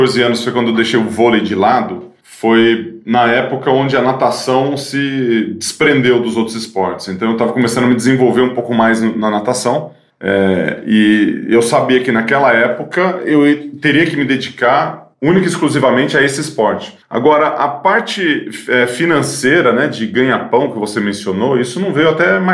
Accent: Ituverava, São Paulo, Brazil; porque sou lá de Ituverava, interior de São Paulo.

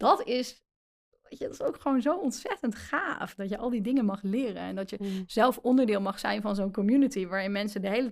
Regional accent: Netherlands; En dat is ook een perspectief wat voor ons, denk ik, als Nederlanders heel moeilijk te begrijpen is.

